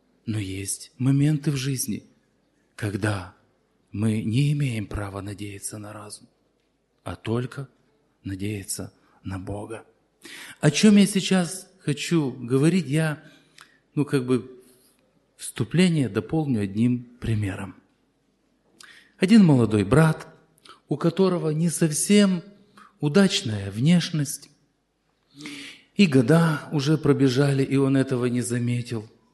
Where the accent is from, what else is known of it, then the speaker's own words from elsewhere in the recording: Zakarpattia Oblast, Ukraine; Я приехал из Закарпатья. Совершаю пресвитерское служение в двух небольших церквях. Живу в городе Мукачево.